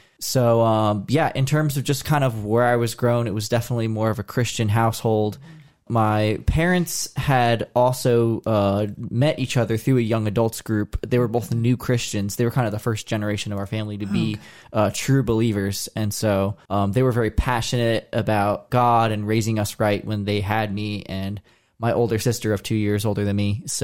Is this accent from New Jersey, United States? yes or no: yes; New Jersey, United States; I grew up in New Jersey. That's where my parents had lived prior.